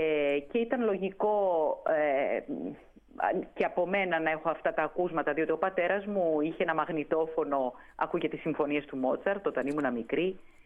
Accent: Athens, Attica, Greece; born there; γεννήθηκα στα Εξάρχεια

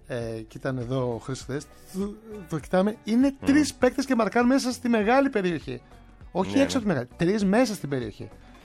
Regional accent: Patras, Western Greece, Greece; Από την Πάτρα.

